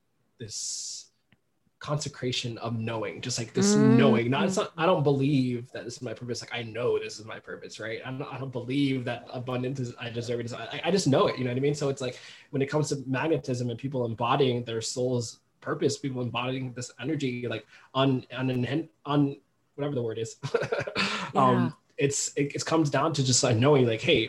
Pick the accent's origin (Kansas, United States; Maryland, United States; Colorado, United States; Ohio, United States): Maryland, United States; Silver Spring; I had been staying in Silver Spring, Maryland, back on the East Coast, like my hometown, for about 6 months.